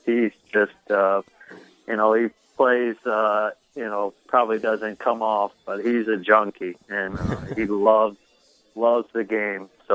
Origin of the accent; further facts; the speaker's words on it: Canton, Michigan, United States; Yeah, I'm from Canton, Michigan. So it's about 10 minutes from the airport there when you fly into Detroit. My parents still live there